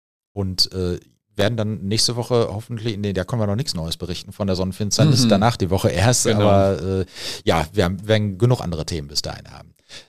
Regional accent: North Rhine-Westphalia, Germany; als Ruhrpottler sage ich einfach Krange

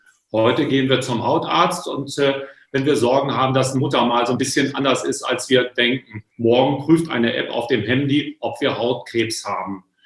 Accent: Lower Saxony, Germany; für eine Familie in Ostfriesland, wo ich herkomme gebürtig

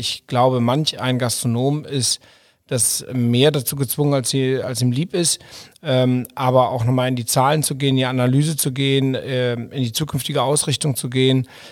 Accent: Düsseldorf, North Rhine-Westphalia, Germany; Aus Düsseldorf.

